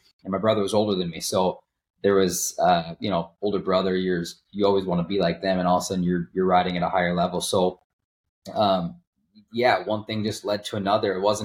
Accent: Minnesota, United States; There were professional snowboarders out west, and I grew up in Minnesota.

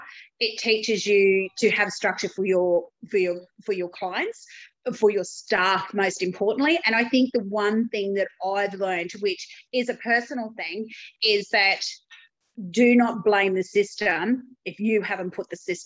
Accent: Rockhampton, Queensland, Australia; from Rockhampton in central Queensland.

